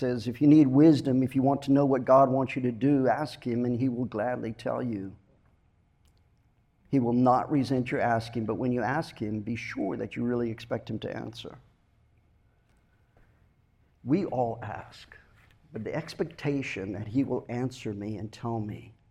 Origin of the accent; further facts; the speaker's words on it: South Africa; also born or lived in Israel; And I grew up in Africa, in South Africa.